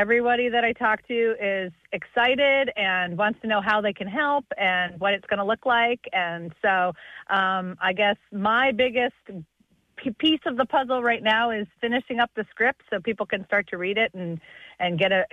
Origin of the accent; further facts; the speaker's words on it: Massachusetts, United States; I grew up in Massachusetts, which is a very liberal state. We did not get off of school for Good Friday.